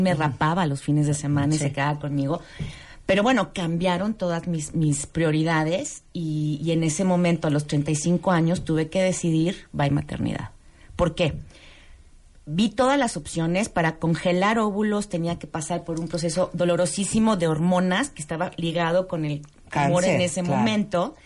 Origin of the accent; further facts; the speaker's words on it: Mexico; soy mexicana, en una cultura latina, pues, machista en ese sentido.